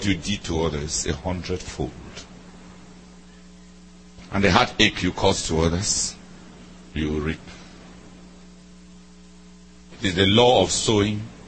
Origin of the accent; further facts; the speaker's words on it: Nigeria; I come from Nigeria, a nation where men apprentice themselves to the ministry of others as a ladder towards their own.